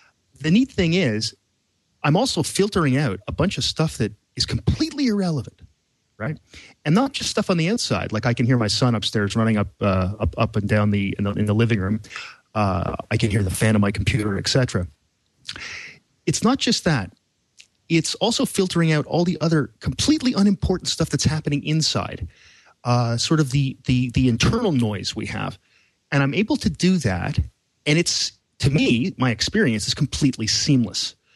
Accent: Canada; And I'm looking at, or soda, as Americans say, and I'm Canadian.

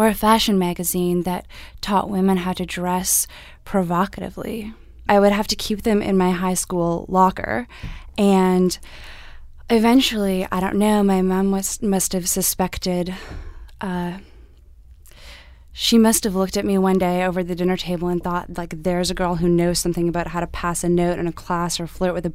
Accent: Canada; I am Canadian.

